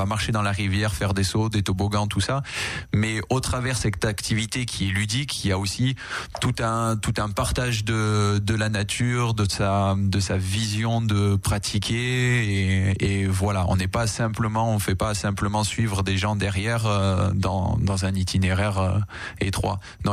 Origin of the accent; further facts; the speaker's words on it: Nice, Provence-Alpes-Côte d'Azur, France; Je suis niçois à la base et donc je connais bien le coin et j'ai toujours exercé ici.